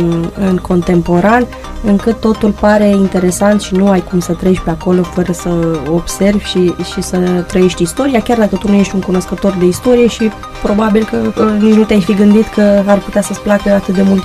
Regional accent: Dobruja, Romania; Noi suntem, da, români, suntem dobrogeni.

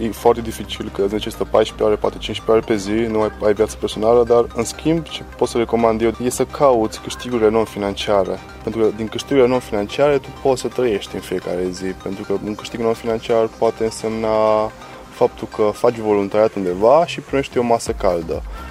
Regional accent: Mureș County, Romania; eu am venit de la sat, eu am crescut lângă Reghin, la 8 km

